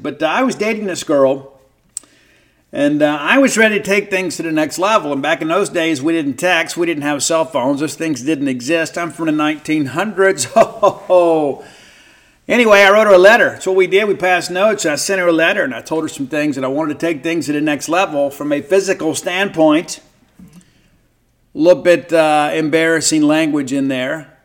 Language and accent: English; Bible Belt, United States; Of course, I grew up in the Bible Belt, you know, part of a Levite tribe.